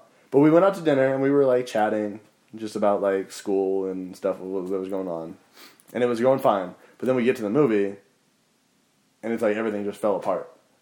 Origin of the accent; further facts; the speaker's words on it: Sacramento, California, United States; Well, I'm from Sacramento. Yeah, it's not much better.